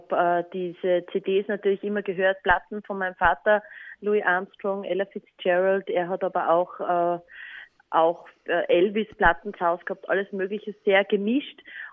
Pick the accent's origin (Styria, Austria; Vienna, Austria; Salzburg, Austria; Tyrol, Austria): Styria, Austria; Bad Aussee; also born or lived in Schladming; Geboren bin ich in Schladming, aufgewachsen in Bad Aussee.